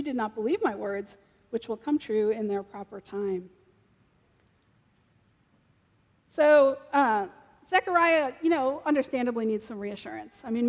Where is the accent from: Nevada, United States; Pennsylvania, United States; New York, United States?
New York, United States; Brooklyn; I grew up in Brooklyn, and all my friends were Jews or Catholics, and we had never actually met a Protestant